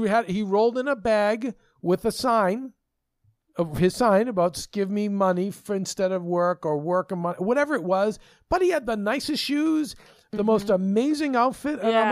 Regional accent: Winchester, Massachusetts, United States; also born or lived in Medford; My hometown of Winchester, which, you know, we moved to after Medford, it's a pretty like wealthy community.

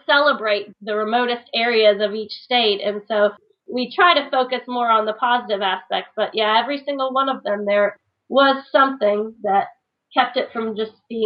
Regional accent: Virginia, United States; The Virginia remote spot. My favorite remote spot until we headed out west. my home state out on a barrier island.

